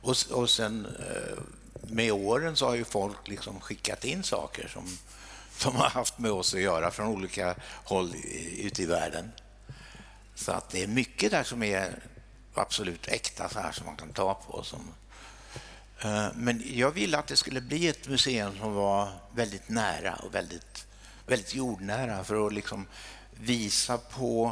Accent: Västervik, Kalmar County, Sweden; hon växte ju upp i Vimmerby och jag i Västervik och det är bara 7 mil mellan dem. Så vi är båda smålänningar.

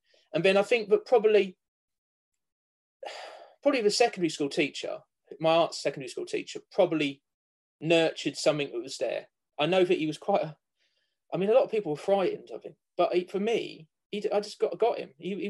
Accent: Cambridge, East of England, United Kingdom; I grew up around Cambridge, so we went to the Fitzwilliam a lot, Kettle's Yard a lot.

